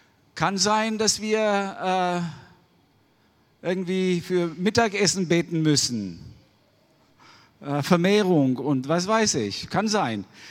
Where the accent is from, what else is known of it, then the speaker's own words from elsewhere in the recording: Albania; ich komme ursprünglich aus Albanien